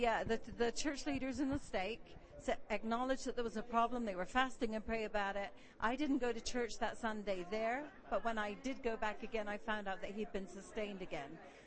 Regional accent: Edmonton, Alberta, Canada; from Edmonton, Alberta, Canada.

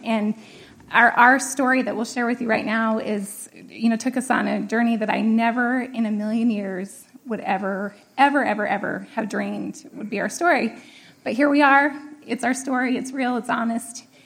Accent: American Fork, Utah, United States; I was raised in American Fork, Utah, in the heart of Utah County

